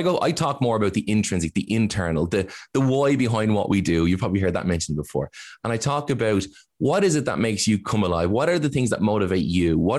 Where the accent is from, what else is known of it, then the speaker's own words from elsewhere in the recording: Ireland; Now, as Irish, we're all like, we're all very humble.